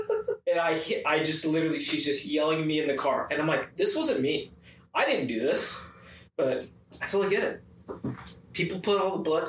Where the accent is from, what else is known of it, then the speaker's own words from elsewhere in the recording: Malaysia; a bunch of Malaysian people. I'm Malaysian.